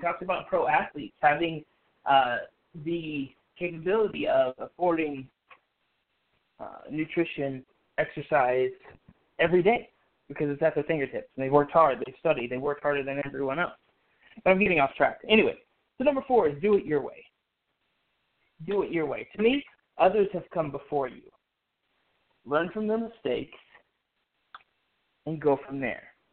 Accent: Oklahoma, United States; also born or lived in Kansas; as we grew up in Oklahoma and Kansas, we see a lot of this because we grew up in a lot of farmland.

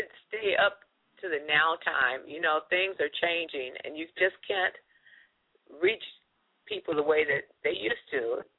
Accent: California, United States; also born or lived in Atlanta; Well, you know, we moved from Atlanta. We lived in Atlanta for 30 years. And then we moved back to California. Originally, we were from California, and we lived here for a few years.

